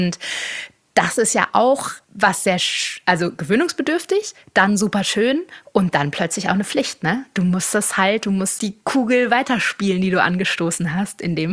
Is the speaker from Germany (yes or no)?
yes; Schleswig-Holstein, Germany; ich komme ja aus Schleswig-Holstein, wo es wirklich viele Hofläden gibt